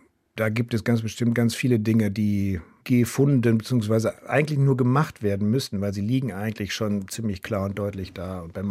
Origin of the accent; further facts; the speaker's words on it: Germany; als Deutscher denkt man ja beim Motorradfahren, Motorrad ist eine geile Sache, wenn das Wetter schön ist, wenn es nicht regnet. So, damit wachsen wir auf